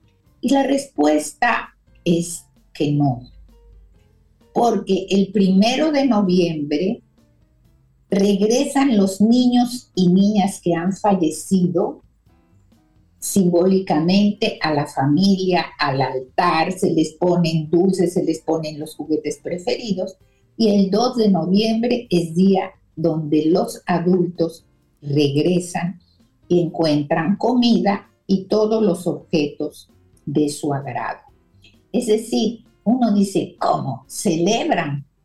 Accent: Mexico; ustedes saben que yo soy mexicana, por lo que... crecí un poco con esta celebración del Día de los Muertos

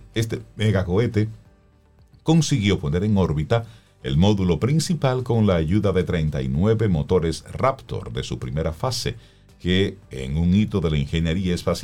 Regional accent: Dominican Republic; Del privilegio de que tenemos como dominicanos, sí, ser manejados, controlados.

